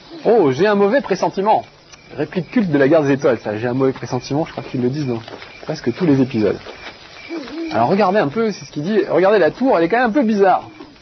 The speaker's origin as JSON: {"language": "French", "country": "France", "said": "Nos forêts chez nous en France, c'est pas du tout comme ça."}